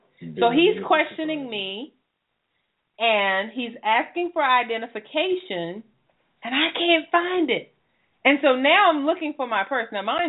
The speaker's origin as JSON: {"language": "English", "region": "the South", "country": "United States", "said": "Listen, I'm from the South. I do yes, sir, no, sir, yes, ma'am, no, ma'am."}